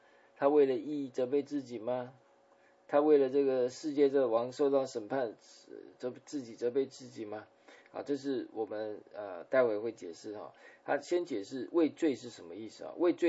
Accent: China; 我们中国人说我们得罪了天啊，老天爷啊

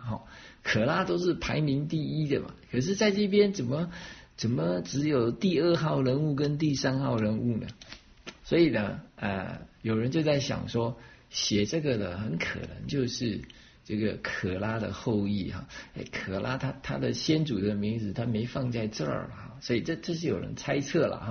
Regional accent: Taiwan; 我从台湾来，我都常常怀念台湾美食哈。

